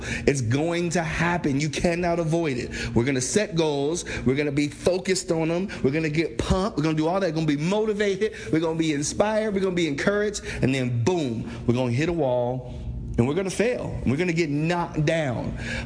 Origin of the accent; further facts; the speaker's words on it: Cincinnati, Ohio, United States; So we, you know, born and raised in Cincinnati, Ohio.